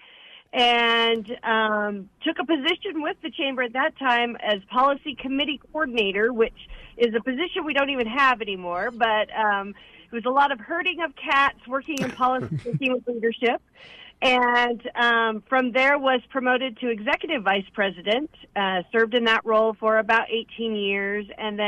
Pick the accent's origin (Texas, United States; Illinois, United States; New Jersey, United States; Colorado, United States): Colorado, United States; Fort Collins; being in Fort Collins is fantastic. I really do love my hometown, but we have an incredibly active political environment here in Fort Collins